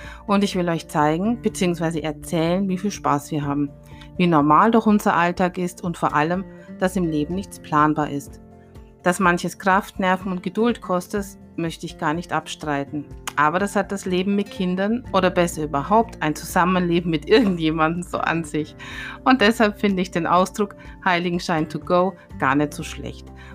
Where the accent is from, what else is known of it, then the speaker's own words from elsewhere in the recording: Bavaria, Germany; now in Stuttgart, Germany; Und zwar aus Bayern, genauer gesagt aus der nördlichen Oberpfalz, wo man so liebevoll sagt, das ist da, wo die Leute bellen. Mein Dialekt ist allerdings schon gemäßigt und seit circa 10 Jahren wohne ich schon im Schwoberländle, im Großraum Stuttgart.